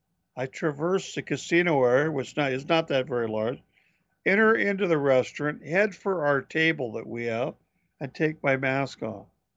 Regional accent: Olympia, Washington, United States; up in my hometown of Olympia, which is the state of Washington's capital city

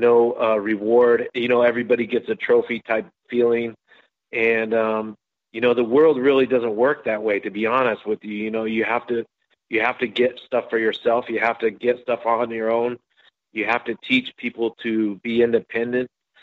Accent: Nevada, United States; I'm from Nevada

